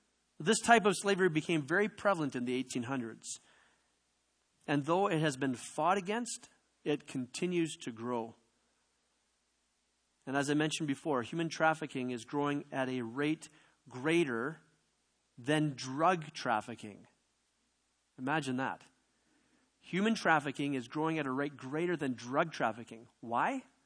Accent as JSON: {"language": "English", "country": "Canada", "also_born_or_lived": "Zambia", "said": "we lived in Zambia about 3.5 years. And we had servants. We were wealthy because we came from Canada, even though we were missionaries and on a shoestring budget."}